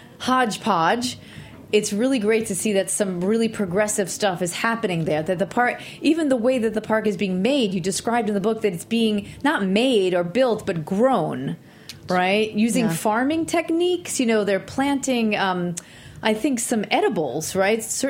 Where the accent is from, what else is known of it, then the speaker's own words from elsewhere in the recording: Staten Island, New York, United States; So, and growing up on Staten Island, you could smell the dump.